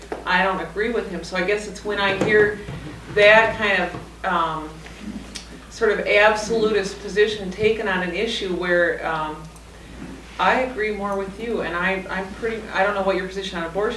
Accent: United States; I can certainly say that I, as an American, consume about the same as 40 people in most other countries

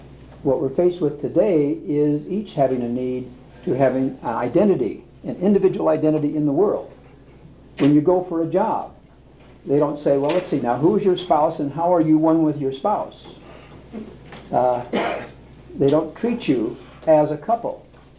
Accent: Portland, Oregon, United States; from Portland, Oregon, and there I'm in private practice as a counselor

